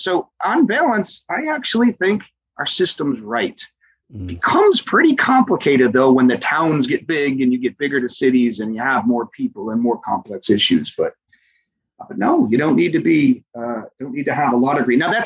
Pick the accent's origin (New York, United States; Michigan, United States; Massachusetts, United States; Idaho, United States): New York, United States; Buffalo; In the year 2005, I'm from Buffalo originally and didn't know many folks here.